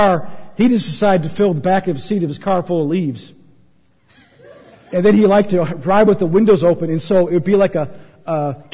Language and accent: English; Minnesota, United States; moved away; and I'm from Minnesota, we got snow and we got salt on the roads, and we were driving to Canada